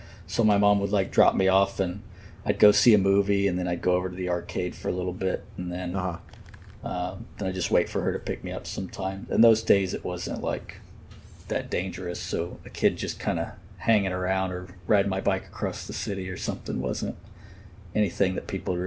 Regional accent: Kansas, United States; growing up in Kansas at a time when there really wasn't a film community, or there it was very small.

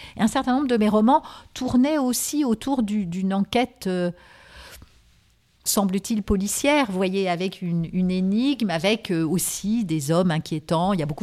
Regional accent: Nantes, Pays de la Loire, France; now in Paris, France; moi, je vis à Paris depuis des années, j'avais pas du tout fait valoir cette origine. Et donc, ils ont découvert à cette occasion que j'étais nantaise.

